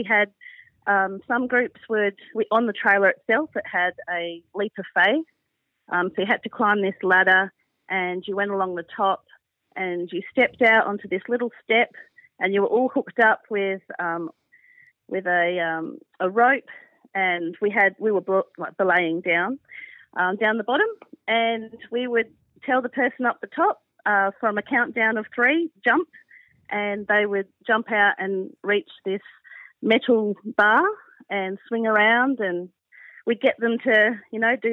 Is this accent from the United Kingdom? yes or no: no; South Australia, Australia; moved away as an adult; now in Tasmania, Australia; I'm actually from South Australia, and I watched a video at a youth rally, and it was advertising this thing called the Pinnacle of Terror for ADRA, as you mentioned. And so I applied for it when I was 18, and I got the job. So I moved interstate to Tasmania